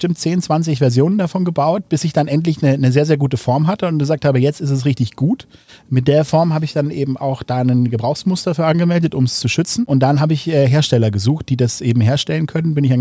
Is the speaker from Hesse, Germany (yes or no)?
no; Munich, Bavaria, Germany; Wir sind aus München